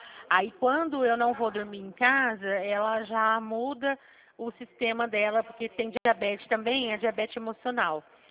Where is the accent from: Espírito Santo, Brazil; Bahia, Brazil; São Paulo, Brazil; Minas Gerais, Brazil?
São Paulo, Brazil; Flora Rica; eu sou de Flora Rica, eu venho todo dia trabalhar.